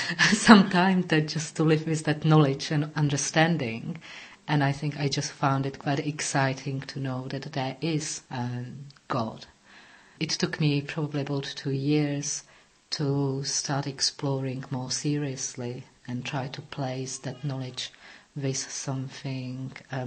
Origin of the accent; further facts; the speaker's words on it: Prague, Czechia; I was born in Prague and I grew up in Prague as well.